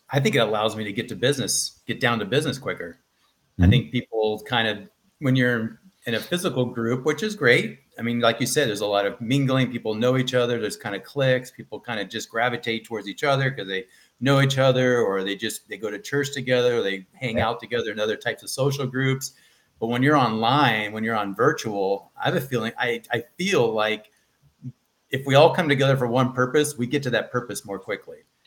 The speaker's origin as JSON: {"language": "English", "region": "California", "country": "United States", "tie": "born or raised there", "said": "I lived through very many of them here growing up in Southern California."}